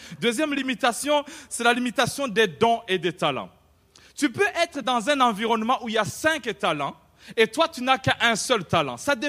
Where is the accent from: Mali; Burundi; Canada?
Burundi; also born or lived in England